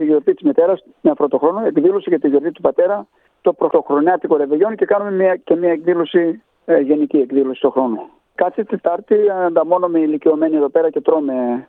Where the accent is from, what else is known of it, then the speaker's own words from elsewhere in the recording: Larissa, Thessaly, Greece; Εγώ είμαι από τη Λάρισα